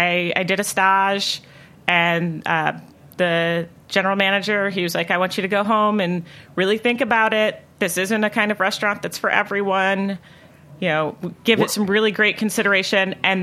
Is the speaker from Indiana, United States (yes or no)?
no; New Orleans, Louisiana, United States; growing up in New Orleans, if you went to a restaurant, you know, by the time I was 7 years old, if my parents ordered a bottle, my sister and I've got a glass.